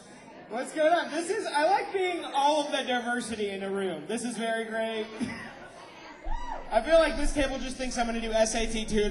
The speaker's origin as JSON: {"language": "English", "town": "Atlanta", "region": "Georgia", "country": "United States", "said": "I'm going to do comedy. I'm a comedian from Atlanta."}